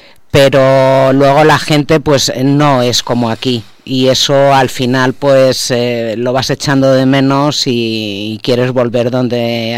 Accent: Madrid, Community of Madrid, Spain; De Madrid, del barrio de La Elipa, nacida allí, y a los 11 años me vine a Hortaleza y desde entonces.

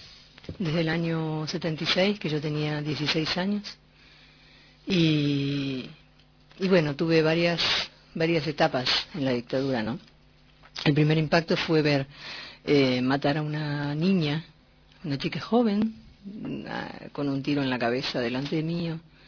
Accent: Buenos Aires, Argentina; born there; Nací en Buenos Aires, en la capital federal, en mayo, en el mes de las lluvias en Buenos Aires.

